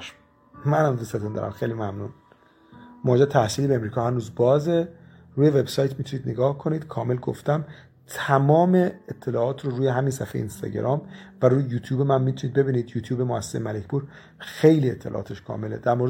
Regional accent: Iran; ما به جرم اینکه ایرانی هستیم، یعنی ما تو ایران به دنیا اومدیم،

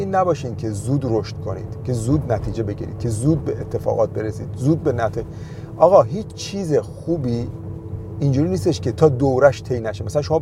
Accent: Iran; moved away as an adult; حالا فکر کن ما از ایران اومدیم بیرون

